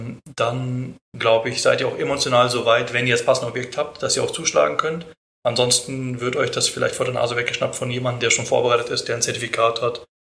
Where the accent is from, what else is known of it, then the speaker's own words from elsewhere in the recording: Bremen, Germany; born there; Ich bin ja gebürtig aus Bremen